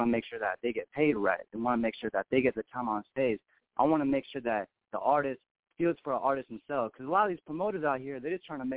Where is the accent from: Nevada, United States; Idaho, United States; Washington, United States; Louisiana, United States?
Washington, United States; Lynnwood; Man, I'm from the Linwood, Seattle, Washington area, my man. Pacific Northwest all day, you know?